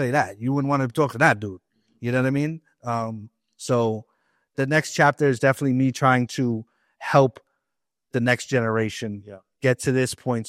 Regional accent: New York, United States; And I'm from New York

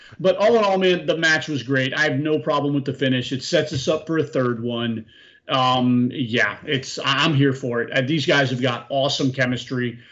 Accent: Florida, United States; Yeah, I'm a few years older than you, and I grew up in Florida. Dusty was the man in Florida, pal.

